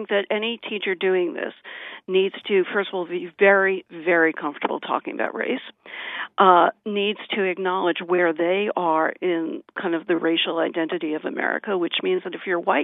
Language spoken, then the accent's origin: English; New York, United States; I'm a New Yorker